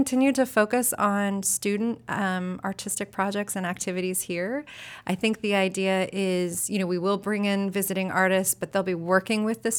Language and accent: English; Nebraska, United States; I came from Cleveland, Ohio. That's not actually where I'm from. I'm from Nebraska originally.